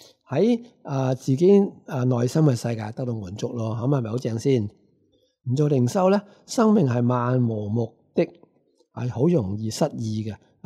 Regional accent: Hong Kong; 尤其是我哋香港人，梗系要讲着数先啦

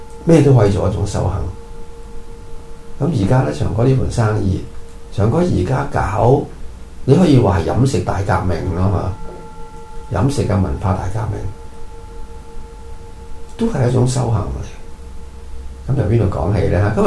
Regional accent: Hong Kong; 呢本來是一個香港土生土长啦，的細路啦，我受的教育是几十年前，而家讲緊1960几年的时候的英国式的殖民地教育

